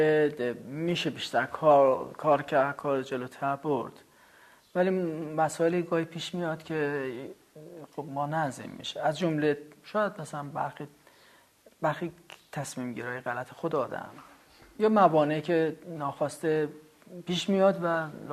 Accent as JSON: {"language": "Persian", "country": "Iran", "tie": "born or raised there", "said": "در کشوری بزرگ شدم که حتی بینال های ساده تهرانش هم تا حالا نتونسته سر تاریخ 2-3 سال پشت سرم انجام بده"}